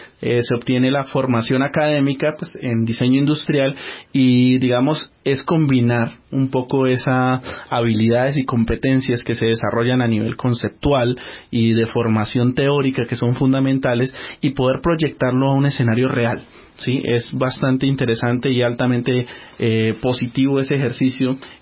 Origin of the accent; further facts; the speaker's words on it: Cajibío, Cauca, Colombia; procedo del departamento del Cauca, específicamente de una zona que es el municipio de Cajibío